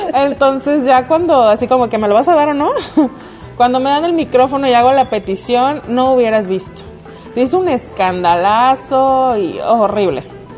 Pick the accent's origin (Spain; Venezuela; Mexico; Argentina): Mexico; Puerto Vallarta, Jalisco; Yo, que soy de aquí de Puerto Vallarta